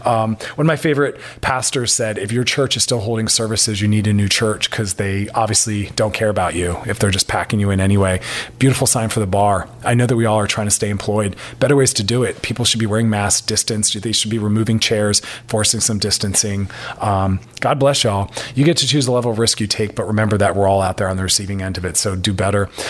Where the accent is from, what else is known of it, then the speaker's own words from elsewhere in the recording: Philadelphia, Pennsylvania, United States; This is out of my hometown, Philly.